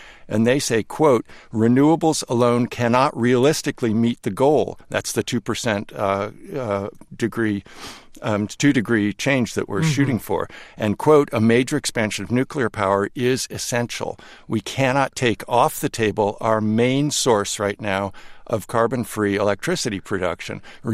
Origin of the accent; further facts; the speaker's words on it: Boston, Massachusetts, United States; born there; and I'm 13th generation Massachusetts, I was born in Boston, I would like to think that this city's going to keep going for more generations.